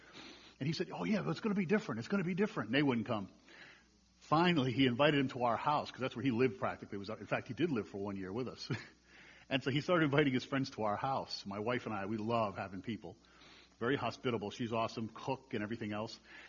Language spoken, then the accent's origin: English; New England, United States; I'm from New England, and I was pastoring in New England.